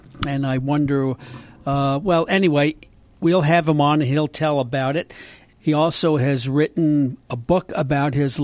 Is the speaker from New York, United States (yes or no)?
yes; Brownsville, New York, United States; Brownsville.